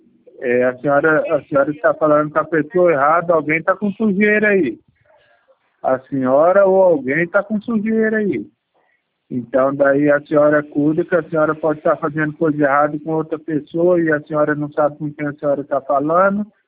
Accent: Mato Grosso do Sul, Brazil; Eu sou aqui de Mato Grosso do Sul.

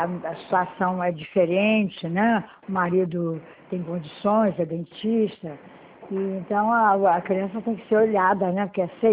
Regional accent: Passa Três, Rio de Janeiro, Brazil; born there; Eu estou aqui em Passa Três, é a cidade onde eu nasci, onde meu avô foi fazendeiro, muitos anos, desde 1849

